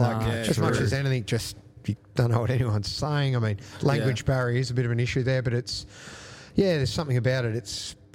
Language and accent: English; Warrandyte, Victoria, Australia; And I guess growing up in Warrandyte, you know, from long before I had my learners, I was riding on the road.